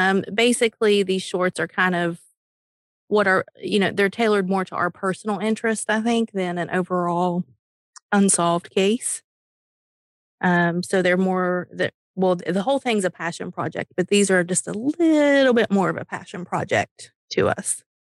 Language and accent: English; Kentucky, United States; And that is my Eastern Kentucky impression. And I can do that because I'm from Eastern Kentucky.